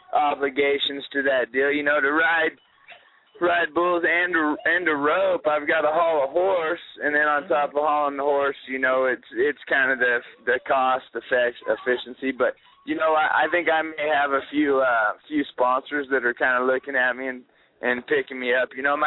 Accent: Reno, Nevada, United States; I grew up kind of, I was born and raised in Reno, Nevada, you know, and I grew up fast and hard

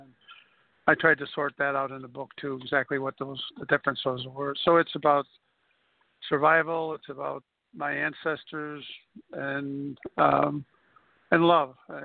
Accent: Buffalo, New York, United States; born there; I was born here in Buffalo, New York in 1937.

